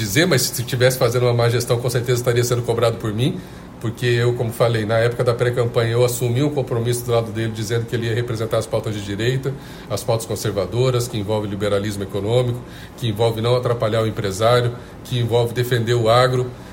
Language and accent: Portuguese; Mato Grosso do Sul, Brazil; now in Santa Catarina, Brazil; eu sou do Mato Grosso do Sul. Eu estou há 23 anos em Santa Catarina.